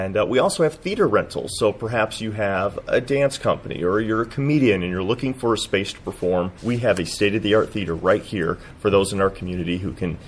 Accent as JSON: {"language": "English", "region": "Michigan", "country": "United States", "lives_now": "St. Petersburg, United States", "said": "And we are originally from Michigan"}